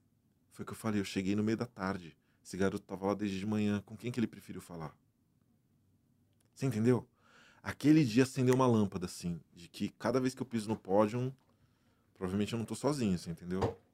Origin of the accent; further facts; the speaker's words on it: Brazil; Eu venho do Brasil. Eu venho de uma realidade onde eu não tinha piano até 20 e poucos anos de idade.